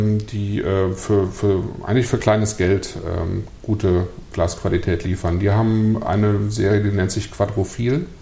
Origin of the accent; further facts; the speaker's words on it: North Rhine-Westphalia, Germany; Ich komme ja selber nicht aus dem Weinbaugebiet, ich komme vom Niederrhein.